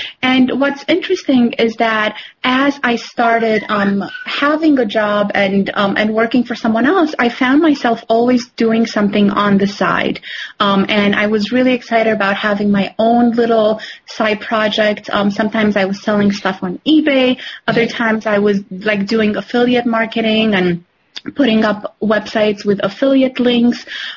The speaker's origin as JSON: {"language": "English", "country": "Romania", "tie": "born or raised there", "said": "I grew up in Romania where, you know, it was okay. communist Romania."}